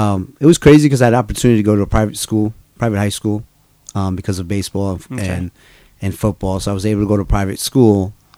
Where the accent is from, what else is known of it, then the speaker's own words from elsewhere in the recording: New York City, New York, United States; I grew up in New York City.